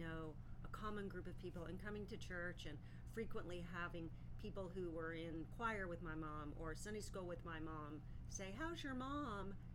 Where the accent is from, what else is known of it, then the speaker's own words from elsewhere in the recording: Dallas, Texas, United States; also born or lived in Midland; So I was born in Midland, Texas, but my family moved to Dallas when I was about 3 years old. So I grew up in Dallas.